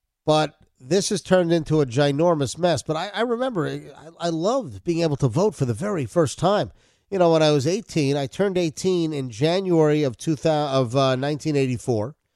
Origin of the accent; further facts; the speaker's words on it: Florida, United States; This is out of my home state of Florida.